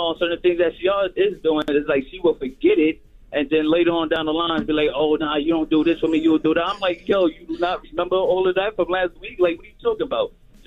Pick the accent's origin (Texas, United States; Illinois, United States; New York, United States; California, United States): New York, United States; Bronx; I'm from the Bronx.